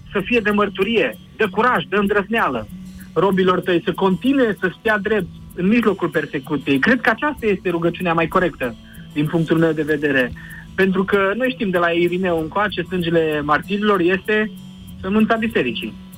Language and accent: Romanian; Romania